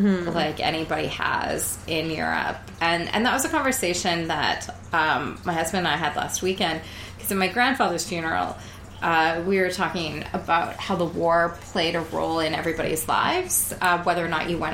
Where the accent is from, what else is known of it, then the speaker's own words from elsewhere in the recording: Western Canada, Canada; especially as Western Canadians